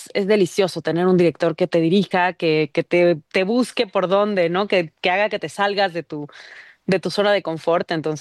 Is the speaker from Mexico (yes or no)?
yes; Mexico; es importante nos sigamos cuestionando como mexicanos